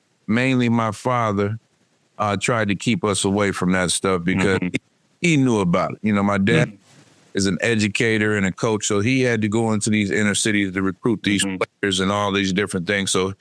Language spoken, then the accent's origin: English; Pomona, California, United States; I'm born and raised in Pomona, but my grandfather is born and raised in Detroit.